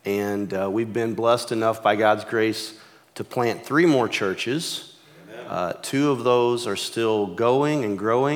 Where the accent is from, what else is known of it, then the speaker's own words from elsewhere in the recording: Missouri, United States; I was raised in Iron and Reynolds County, Missouri